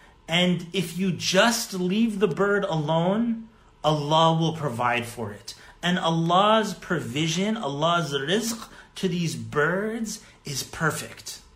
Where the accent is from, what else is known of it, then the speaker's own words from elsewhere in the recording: Winnipeg, Manitoba, Canada; when I was a little kid growing up in Winnipeg